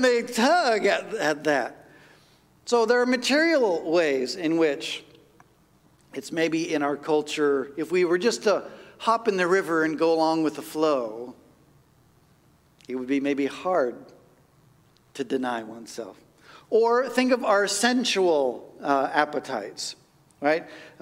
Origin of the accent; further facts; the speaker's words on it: United States; born there; I'm super happy that I was born in the United States. I love the United States.